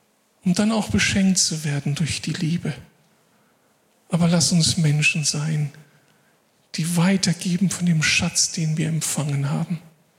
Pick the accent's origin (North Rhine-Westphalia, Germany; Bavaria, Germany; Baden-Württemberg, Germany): North Rhine-Westphalia, Germany; Moers; aus meiner Heimatstadt Moers kommt.